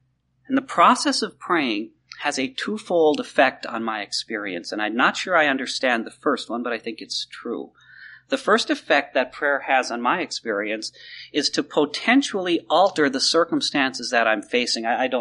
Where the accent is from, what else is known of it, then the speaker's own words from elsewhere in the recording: Midwest, United States; I came from the Midwest, and man, having a motorhome out there was a status symbol.